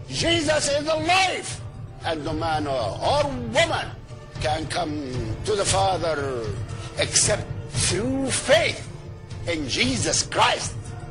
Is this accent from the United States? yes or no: no; Egypt; For this, I was exiled from my home country of Egypt.